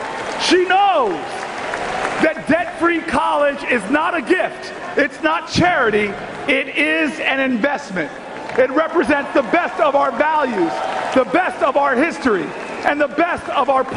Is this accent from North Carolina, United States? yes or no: no; New Jersey, United States; Well, I'm from Jersey. And from the great Garden State, and we've seen how he leads in Atlantic City.